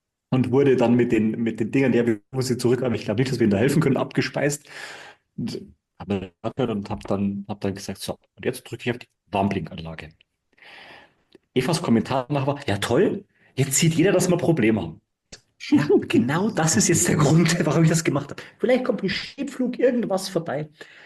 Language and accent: German; Bavaria, Germany